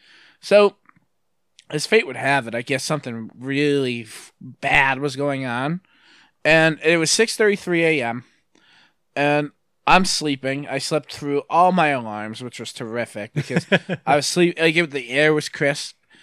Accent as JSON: {"language": "English", "town": "Scranton", "region": "Pennsylvania", "country": "United States", "tie": "born or raised there", "said": "I grew up in West Scranton."}